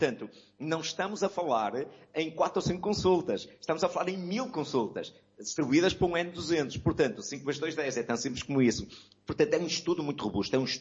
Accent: Portugal; Deixe-me dizer também, e acho que nisto devemos ter orgulho, como portugueses

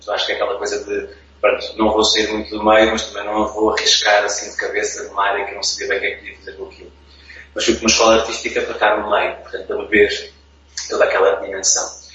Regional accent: Sensoldos, Santarém, Portugal; Nasci e criado em Sensoldos, numa aldeia do Conselho de Tomar, portanto sou um sensoldense.

